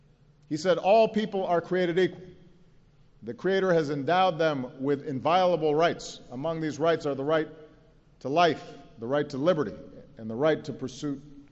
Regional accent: Hawaii, United States; So my first exposure to Vietnam and the Vietnamese people came when I was growing up in Hawaii, with its proud Vietnamese-American community there.

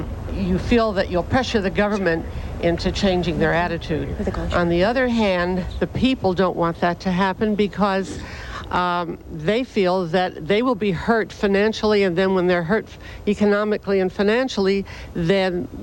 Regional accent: Tarzana, California, United States; I'm from Tarzana, California.

